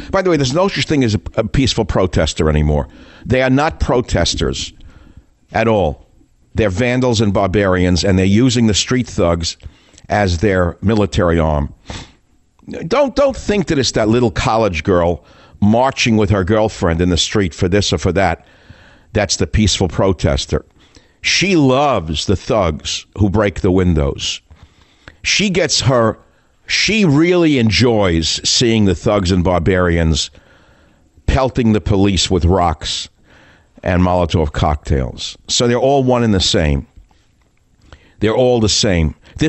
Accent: United States; You know, I look, I'm an American just as you are.

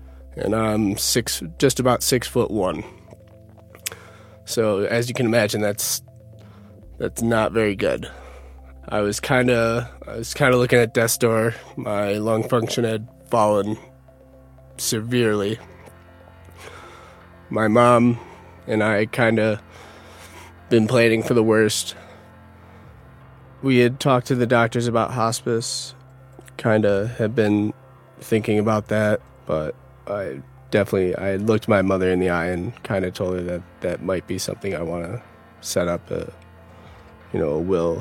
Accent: Utica, New York, United States; now in Denver, United States; I'm originally from Utica, New York. I just moved to Denver.

